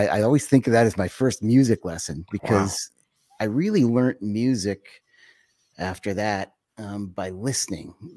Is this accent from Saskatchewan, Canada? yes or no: no; Winnipeg, Manitoba, Canada; who's from my hometown, he's a Canadian icon.